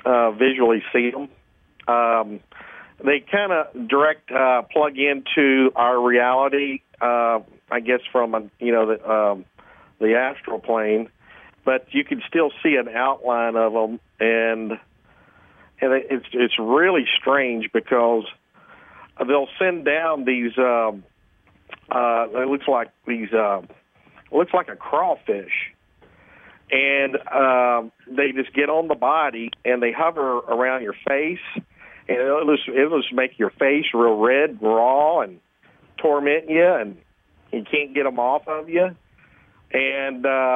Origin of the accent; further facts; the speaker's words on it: Texas, United States; I just travel around different places, but, you know, I'm from Texas.